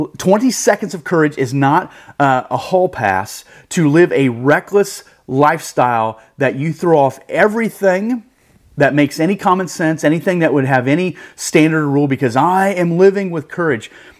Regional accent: Iowa, United States; moved away as an adult; now in Indianapolis, United States; You know, when I moved to Indianapolis, I'm from Iowa.

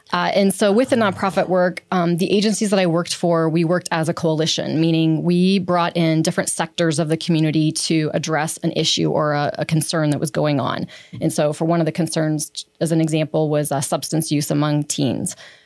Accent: Barberton, Ohio, United States; So I was born in Barberton. I actually went to Woodford Elementary, so I'm a Woodford Warrior.

